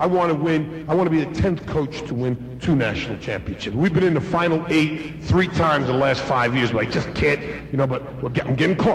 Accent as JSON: {"language": "English", "town": "Queens", "region": "New York", "country": "United States", "said": "He's from Brooklyn, New York, and right, I'm from Queens. There's two city kids."}